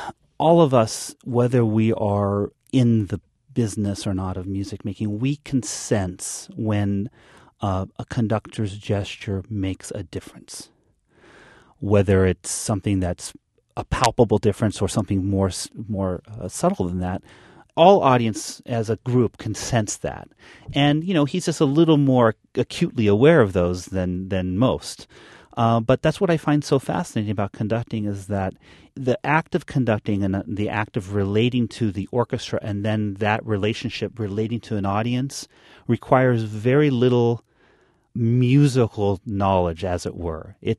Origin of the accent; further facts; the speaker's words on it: Reno, Nevada, United States; I grew up in Reno, Nevada, and it's about 4 hours from San Francisco.